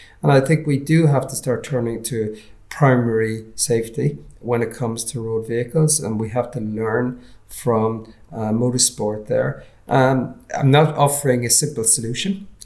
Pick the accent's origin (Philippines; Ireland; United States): Ireland; my home country, Ireland